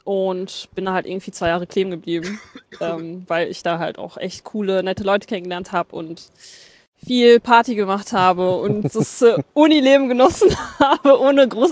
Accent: Moers, North Rhine-Westphalia, Germany; Ich komme eigentlich aus Moers. Bin aber in meiner Kindheit und meiner Jugend sehr viel in Homberg gewesen, da ich da auch zur Schule gegangen bin und halt wirklich sehr viele Freunde aus Homberg habe.

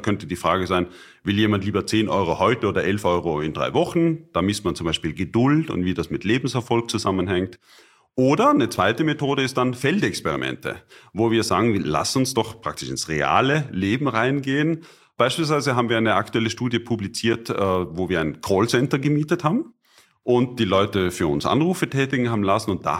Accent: Austria; Hier würde ich als Österreicher sagen, sowohl als auch.

